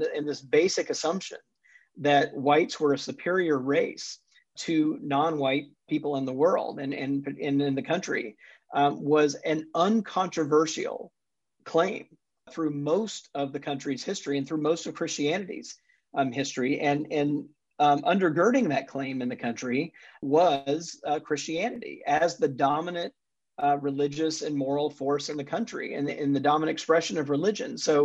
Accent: Jackson, Mississippi, United States; born or raised there

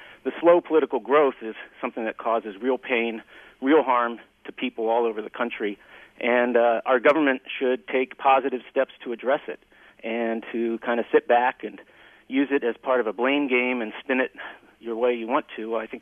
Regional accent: Washington, District of Columbia, United States; I grew up in Washington, D.C., so this is actually quite comfortable.

